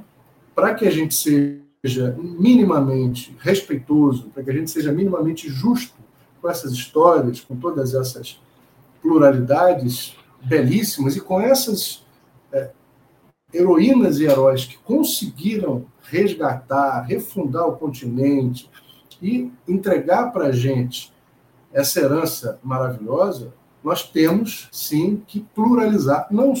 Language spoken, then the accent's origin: Portuguese; Brazil; Eu vou olhar para o lado, não sou latino, eu sou brasileiro.